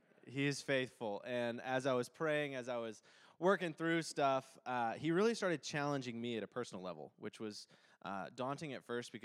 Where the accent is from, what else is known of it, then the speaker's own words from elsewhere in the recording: New England, United States; also born or lived in North Carolina; now in Maryland, United States; I have been here at New Life since February 1st. My wife and I moved from North Carolina. Originally, we're from New England.